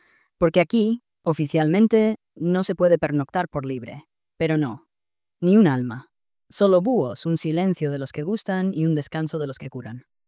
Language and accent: Spanish; Andalusia, Spain; nos quedamos hasta que nos echaron como buenos andaluces conquistando tierras vikingas.